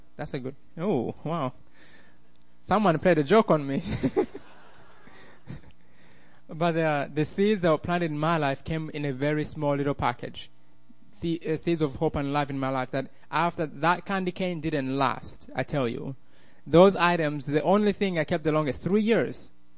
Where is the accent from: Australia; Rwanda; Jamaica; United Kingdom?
Rwanda; accent: Rwandan; English is a second language; also born or lived in Minnesota; now in United States; I know I have an accent, many of them, Rwandan, Minnesotan, and now Southern.